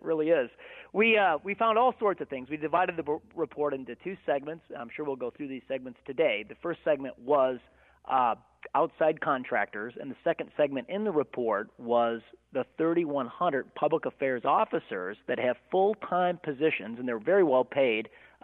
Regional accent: Illinois, United States; We're from Illinois, where the number one manufactured product, as you know, Lee, is corruption.

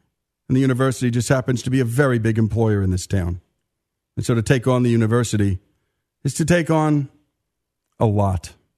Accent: Northern United States, United States; As you can tell from my accent, I'm a Yankee living in the heart of Dixie.

